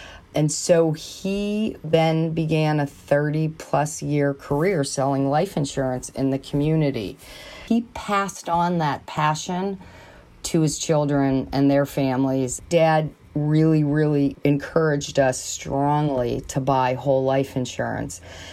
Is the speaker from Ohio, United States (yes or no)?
yes; Youngstown, Ohio, United States; now in Boston, United States; I live outside of Boston, and I am a sales director for EIS. I grew up in Youngstown, Ohio. I was one of five children